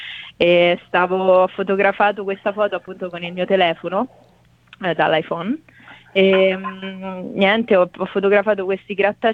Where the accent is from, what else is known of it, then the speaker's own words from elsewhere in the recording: Rome, Lazio, Italy; Io vengo da Roma, però nel senso abito in un Fregene, che è un paese